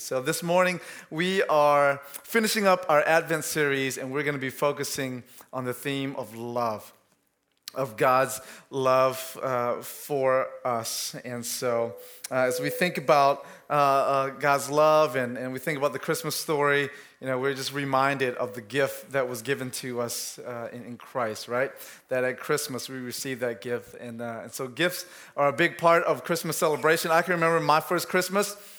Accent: Antioch, Tennessee, United States; also born or lived in Laos; I came from Southeast Asia. I was born in Laos, but our family came over to the U.S. when I was four and grew up. We went to East Nashville, but then I spent most of my childhood, my teenage years in Antioch

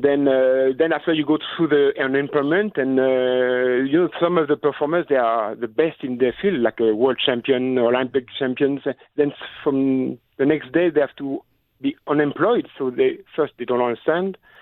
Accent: France; I'm from France and my wife is from Quebec, so we have to go back to Quebec.

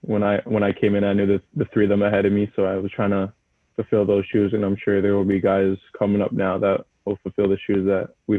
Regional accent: Canada; So being Canadian, it's not as big of an exposure as probably being in America

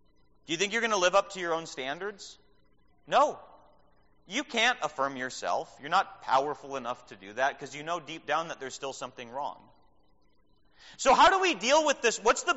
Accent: Minnesota, United States; I grew up in Minnesota, where we had a city called St. Paul.

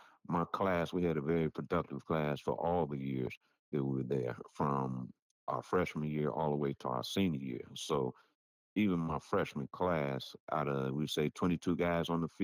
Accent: Chicago, Illinois, United States; also born or lived in New York; now in Wyoming, United States; people always try to laugh at me to know that I'm from Chicago, know that I lived in New York.

